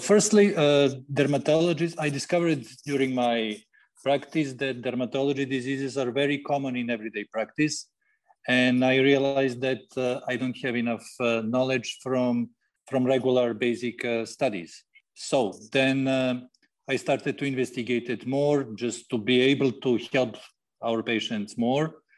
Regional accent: Serbia; I'm from Serbia. Serbia is a country in Southeast Europe.

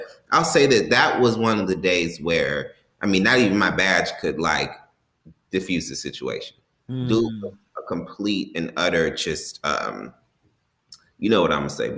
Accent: the South, United States; And I'm also very sensitive to police as a whole because I'm from the South again, right?

